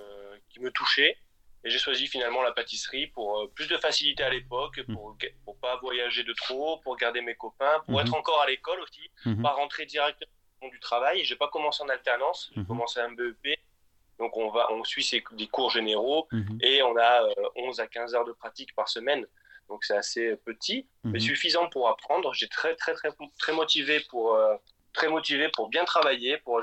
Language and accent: French; Toulon, Provence-Alpes-Côte d'Azur, France; oui, je viens de Toulon et très tôt j'ai voulu avoir un travail manuel.